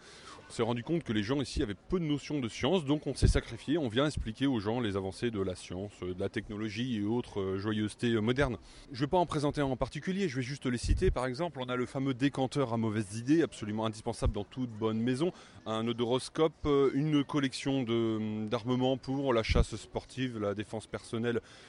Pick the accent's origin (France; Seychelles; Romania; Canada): France; Brittany; Donc voilà, c'est nous, donc on vient de Bretagne, on a fait beaucoup de routes pour venir ici